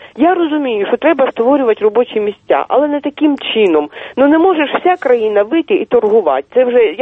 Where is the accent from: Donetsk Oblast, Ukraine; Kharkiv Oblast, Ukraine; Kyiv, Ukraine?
Kyiv, Ukraine